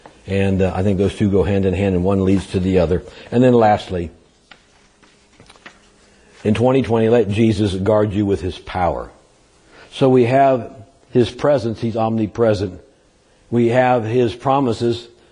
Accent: California, United States; I grew up in California where there's a lot of irrigation canals

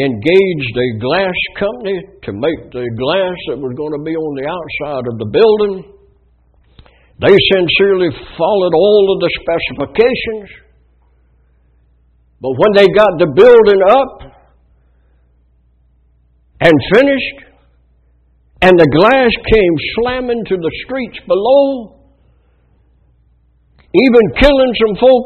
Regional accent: United States; born there; I'm so glad I was born in America.

